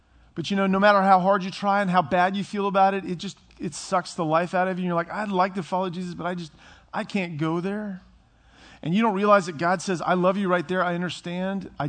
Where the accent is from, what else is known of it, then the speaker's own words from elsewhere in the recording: Herndon, Virginia, United States; also born or lived in Reston; one of the places I went is to the house I grew up in on Alabama Drive in Herndon. And I also took her to our house where I was on Hook Road in Reston. We grew up there.